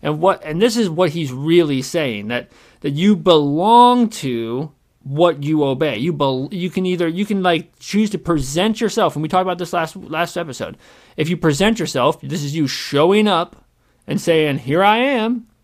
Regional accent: United States; because I'm an American and we have a bad history with this word.

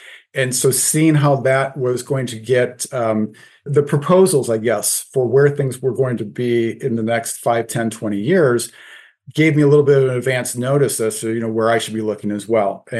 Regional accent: Detroit, Michigan, United States; So I grew up in the Metro Detroit area, did my undergrad there at the University of Detroit Mercy

